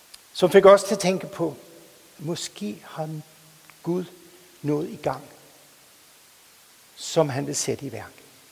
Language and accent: Danish; Bornholm, Capital Region of Denmark, Denmark; jeg kommer fra Bornholm. Mens vi boede på Bornholm, så boede vi ikke langt fra stenbrud.